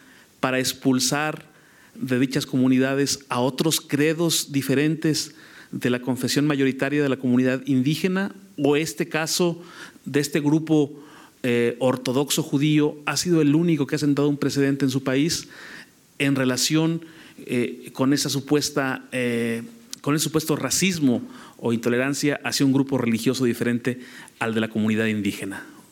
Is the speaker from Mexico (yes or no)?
yes; Mexico; de México, y mi pregunta es para el congresista